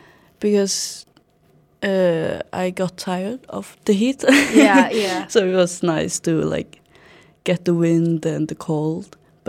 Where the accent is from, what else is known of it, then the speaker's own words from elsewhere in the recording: Chiang Mai, Thailand; English is a second language; I am from Chiang Mai, so like she go to the big city and work.